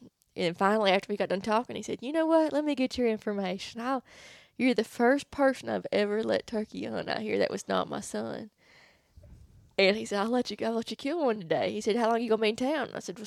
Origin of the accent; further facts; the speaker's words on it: Arkansas, United States; I said, hey, you know, I'm from Arkansas.